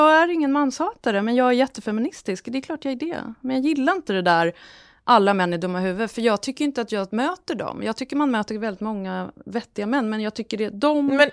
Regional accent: Sweden; jag är svensk, jag har ingen koll.

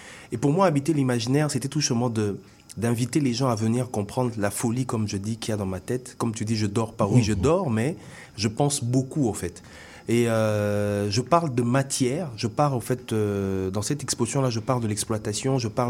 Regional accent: DR Congo; moved away; oui, je vis ici aujourd'hui, mais j'ai grandi au Congo, donc j'ai vécu 2 pillages. J'ai vécu 2 fois la guerre.

